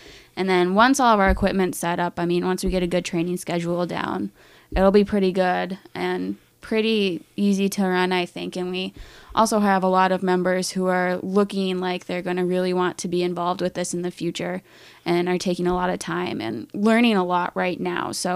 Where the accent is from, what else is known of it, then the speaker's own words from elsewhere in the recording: Duluth, Minnesota, United States; That's going to be really fun, especially since I'm actually from Duluth and one of our mushers is from the same area.